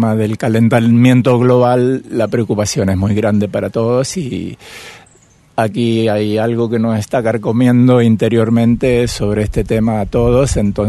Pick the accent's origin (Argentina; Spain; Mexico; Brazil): Argentina; now in Auroville, India; soy de Argentina. Vivo en Auroville desde hace 10 años